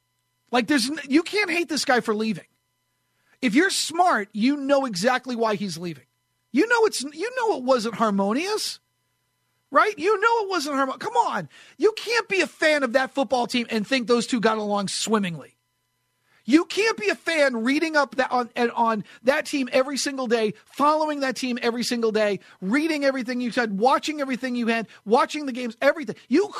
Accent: New England, United States; also born or lived in Brooklyn; I grew up in New England. I was born in Brooklyn, but I grew up in New England.

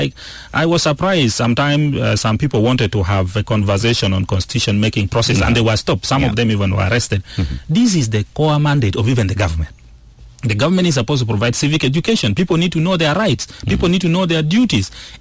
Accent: South Sudan; when they move outside the country, people, when you say I'm from South Sudan, the way people, you know, sometimes they even make a comment

